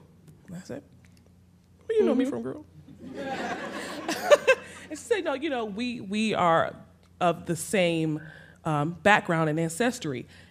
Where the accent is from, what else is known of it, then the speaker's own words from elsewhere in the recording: United States; growing up on the Sea Islands, that the broken patois was not, my grandmother actually was taught that you know, that mm-hmm. patois was not proper English.